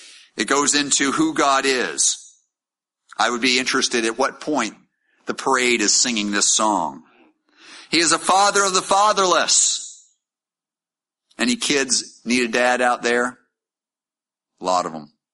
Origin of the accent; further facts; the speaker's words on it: Maine, United States; also born or lived in Montana; I'm born in Montana. I grew up in Maine.